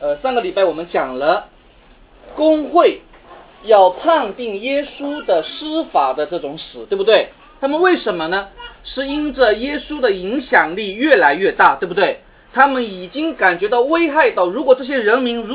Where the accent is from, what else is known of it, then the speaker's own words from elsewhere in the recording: Zhejiang, China; 我现在我家住的地方和我老家的位置正好是两里路，也就是瓯海跟瑞安的边界交界处这么近